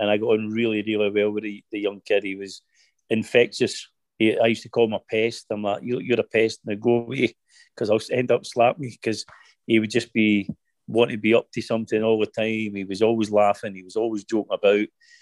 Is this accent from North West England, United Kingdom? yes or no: no; Muir Hill, Scotland, United Kingdom; I grew up in Muir Hill. I was born, myself and Gary McAllister went to Keir Hardy. Braithurst High, we both played for the boys' club.